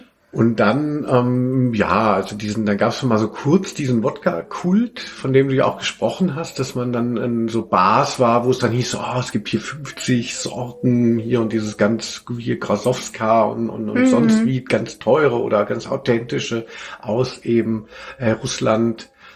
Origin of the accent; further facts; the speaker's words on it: Hanau, Hesse, Germany; in Hanau, wo ich aufgewachsen bin